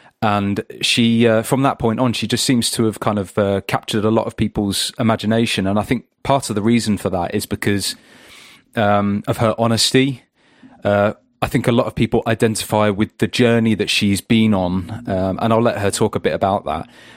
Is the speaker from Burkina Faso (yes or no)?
no; England, United Kingdom; now in Wales; I'm English and have recently moved to Wales.